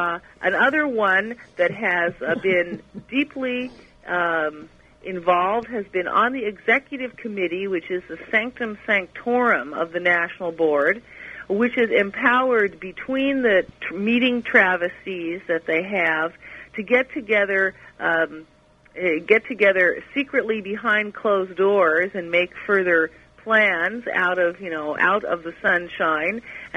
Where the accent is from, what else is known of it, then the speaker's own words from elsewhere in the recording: Los Angeles, California, United States; I know I come from Los Angeles